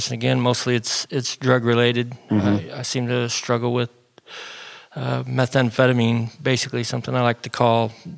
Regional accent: Elkhart, Indiana, United States; born there; I was born here in Elkhart. I have been getting in trouble in Elkhart since the early 90s.

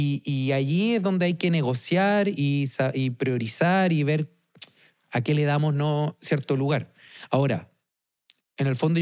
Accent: Chile; la identidad que tenemos como chilenos en los años 90

